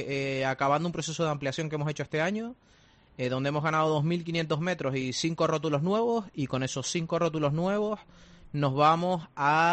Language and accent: Spanish; San Cristóbal de La Laguna, Canary Islands, Spain; Yo tengo una teoría, yo soy de La Laguna y tenía mucha poca práctica en la gestión de espacios turísticos